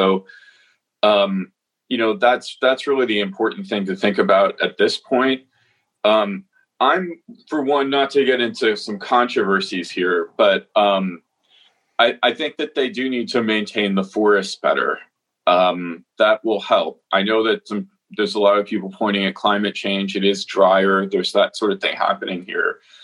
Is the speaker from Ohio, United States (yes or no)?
yes; Ohio, United States; I grew up in Ohio, so I'm a Midwesterner, and I still feel like that sort of culture is my home.